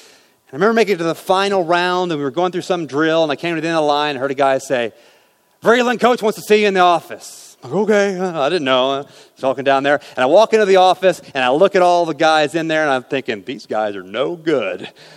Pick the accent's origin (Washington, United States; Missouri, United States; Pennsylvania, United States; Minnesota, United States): Missouri, United States; St. Joseph; that's right, you may not have known that, I grew up in St. Joe.